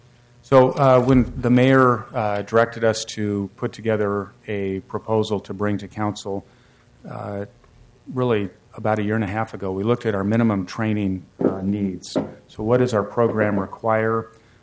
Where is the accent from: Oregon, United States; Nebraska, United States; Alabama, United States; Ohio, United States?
Oregon, United States; Portland; a beautiful building, a historic building in the neighborhood I grew up in St. John's.